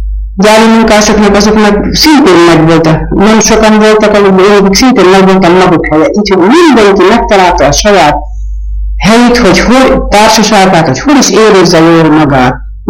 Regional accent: Nyíregyháza, Szabolcs-Szatmár-Bereg, Hungary; born there; Nyíregyházán születtem 1916. december 16

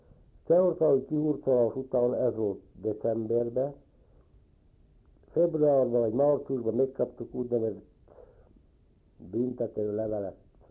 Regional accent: Felsőkálosa, Banská Bystrica Region, Slovakia; születtem 1931. augusztus 8-án Felsőkálosan. Hát éves koromban kezdtem járni Alsókálosan, az elemi iskolában. 5 osztályt kijártam, a 7-et már Tornaján a Magyar Királyi Állami Polgári Fiú és Leány iskolában kezdtem járni.

